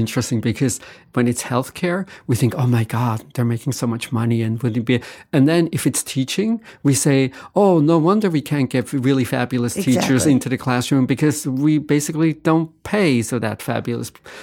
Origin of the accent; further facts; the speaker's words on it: Switzerland; now in United States; growing up in Switzerland, the concern that whether or not you will get good quality healthcare was never on anyone's mind.